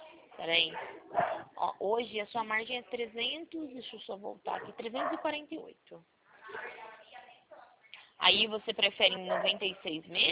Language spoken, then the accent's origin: Portuguese; São Paulo, Brazil; eu sou do estado de São Paulo.